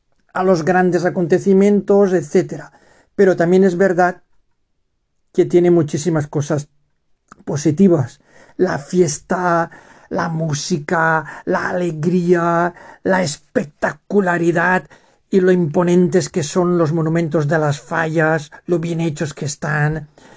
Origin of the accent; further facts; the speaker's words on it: Gandia, Valencian Community, Spain; Aquí en Gandía, de donde soy yo, también son muy relevantes, tienen muchísima importancia.